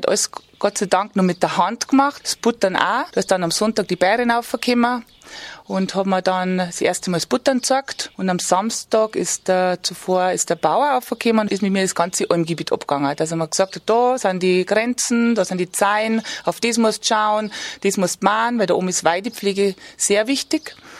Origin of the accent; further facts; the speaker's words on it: Bavaria, Germany; Es ist nur so, dass bei uns in Bayern diese 2 Begriffe oft ineinander fließen.